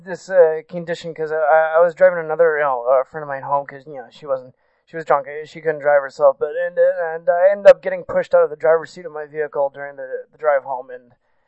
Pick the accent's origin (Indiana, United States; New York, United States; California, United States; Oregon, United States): Indiana, United States; Bloomington; I'm from Bloomington, Indiana.